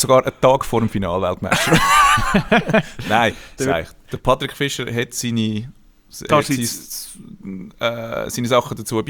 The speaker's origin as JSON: {"language": "German", "country": "Austria", "said": "Ich finde es als Österreicher auch ein bisschen zu Recht."}